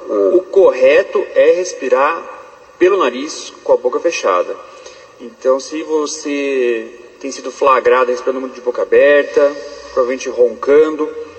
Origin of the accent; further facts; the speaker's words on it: Arapongas, Paraná, Brazil; De Arapongas, hein?